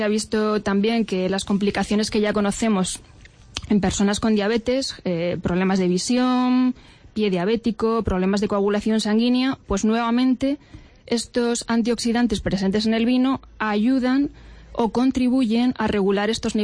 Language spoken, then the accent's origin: Spanish; Madridejos, Castilla-La Mancha, Spain; De Toledo, bueno, de Madridejos.